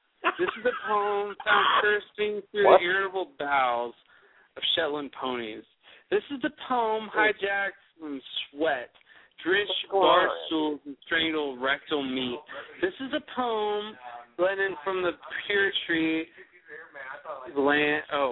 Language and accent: English; Kentucky, United States; You know, I'm from Kentucky.